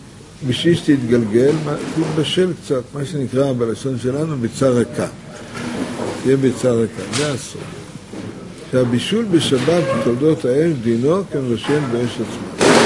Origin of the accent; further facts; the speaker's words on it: Holon, Tel Aviv District, Israel; אני בילדותי, אני גרתי בחולון.